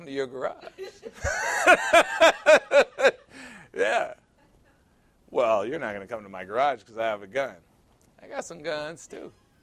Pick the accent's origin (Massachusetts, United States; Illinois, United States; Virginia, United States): Illinois, United States; Chicago; I said, I grew up 37th in Michigan in Chicago. It's the ghetto. One of the worst neighborhoods in Chicago.